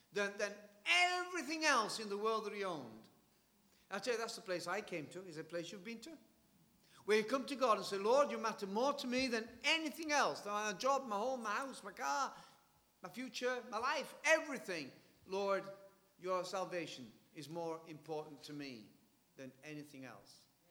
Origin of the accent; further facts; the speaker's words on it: Yorkshire and the Humber, United Kingdom; the other day I went back to my hometown and drove past my old school. It's all been pulled down now and it's looking a bit desolate. But it was a big school. It was the biggest school in South Yorkshire, 2,000 kids.